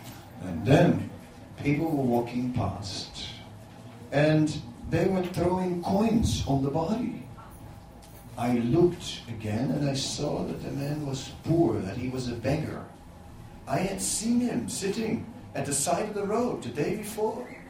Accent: Netherlands; So where I'm from, there are no dead bodies lying on the street. I'm from the Netherlands. We don't have that in the Netherlands.

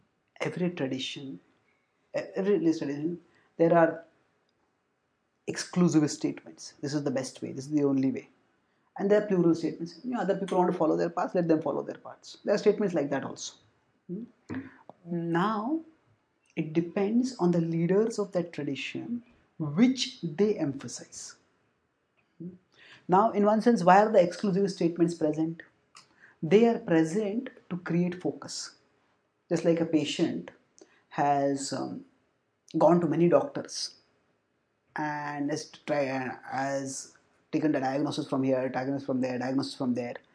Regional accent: India; We come from India. You know, there are people of each state.

